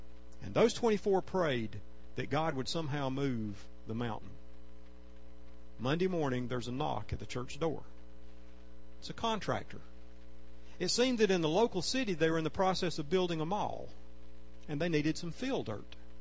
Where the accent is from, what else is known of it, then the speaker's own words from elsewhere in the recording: Georgia, United States; I grew up in North Georgia where all the mountains were.